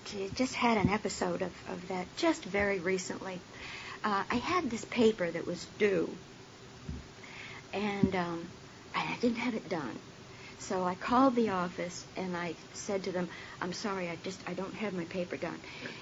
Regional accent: Rhode Island, United States; So I grew up in Rhode Island, and I don't remember having any real problem with alcohol until probably my junior year in college, and that was still in Rhode Island.

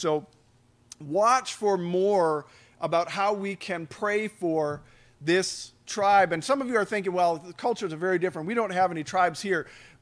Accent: Mosinee, Wisconsin, United States; I grew up in Mozanie. I'm a Marathon County guy. We're a Marathon County church.

